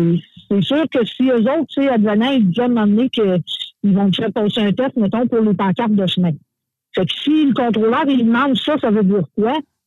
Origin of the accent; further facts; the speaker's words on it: India; puis moi, je suis de l'Inde